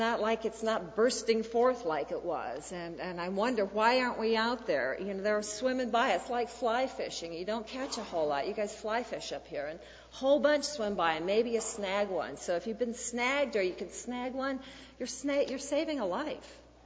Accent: Iowa, United States; I grew up in Iowa. It's a little hard to be obsessed with Gandhi when you're in the breadbasket of the world, and nobody wants you to starve yourself there.

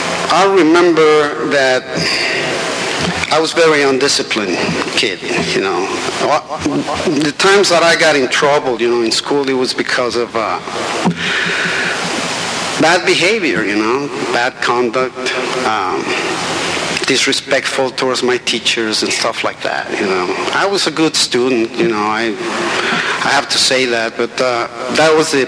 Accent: Mexico City, Mexico; moved away as an adult; You know, I am from Mexico City, and I'm 47 years old.

